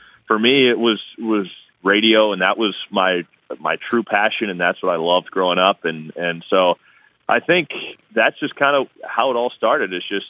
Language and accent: English; Kansas City, Missouri, United States; I've always, growing up, I grew up in Kansas City, so Denny Matthews was the guy that I grew up listening to as a kid.